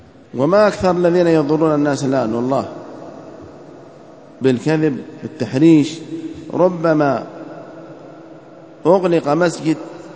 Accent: Yemen; كما نحن نعمل في بلادنا اليمن

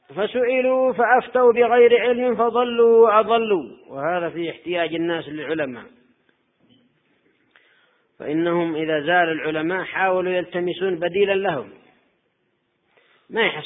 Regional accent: Yemen; لا سيما عندنا في اليمن وبالأخص في صعدة

